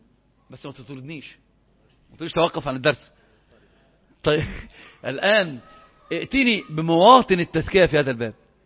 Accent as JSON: {"language": "Arabic", "town": "Al-Zouk al-Gharbiya", "region": "Sohag Governorate", "country": "Egypt", "said": "انا من سوهاج اخويا, من الزوك الغربية"}